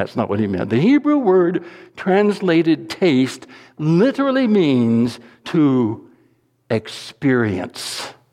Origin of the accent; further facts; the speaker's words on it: North Carolina, United States; I think you all know that I grew up in North Carolina. My parents, my family members, all my relatives were real Southerners.